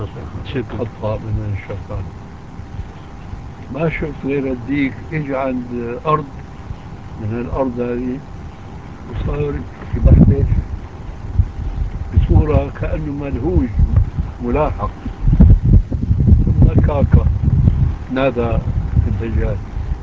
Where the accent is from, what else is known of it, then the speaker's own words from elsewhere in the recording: Syria; نحن بنسميه عندنا في سوريا حالوش